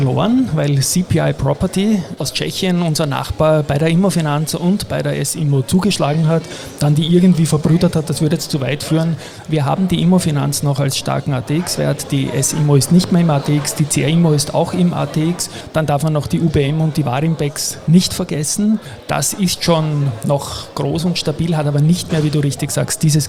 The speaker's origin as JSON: {"language": "German", "region": "Vienna", "country": "Austria", "tie": "born or raised there", "said": "In meiner Heimatstadt, genau."}